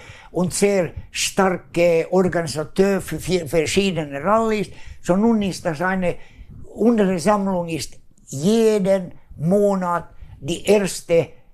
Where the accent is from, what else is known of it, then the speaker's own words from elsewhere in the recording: Sweden; first language Swedish; German is a second language; Schwedisch ist meine Muttersprache